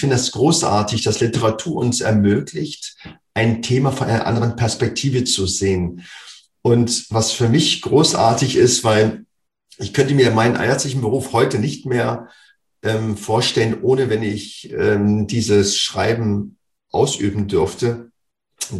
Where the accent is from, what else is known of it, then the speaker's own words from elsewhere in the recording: Berlin, Germany; für mich als Berliner Junge, ich bin aufgewachsen in dem Fußballverein Meteor 06.